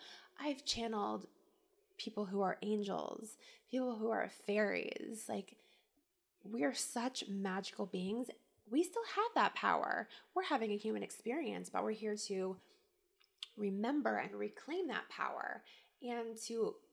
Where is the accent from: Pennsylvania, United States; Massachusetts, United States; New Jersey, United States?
New Jersey, United States; Listen, I'm from New Jersey. I still get real heated in the car.